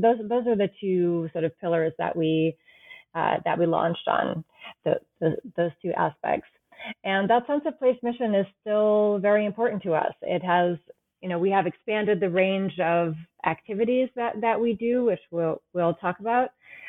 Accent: New England, United States; I grew up in New England, and Amherst College is sort of perched right on the edge of a town common.

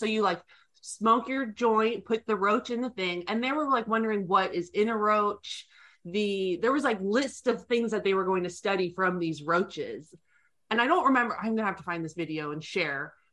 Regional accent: West Coast, United States; but motherfucker, I'm from the West Coast. I know what good weed is.

